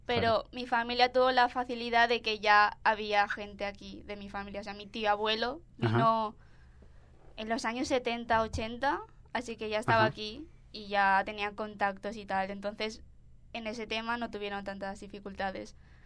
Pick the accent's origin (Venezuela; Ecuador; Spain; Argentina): Spain; Valencia, Valencian Community; Pues yo nací en España, en Valencia.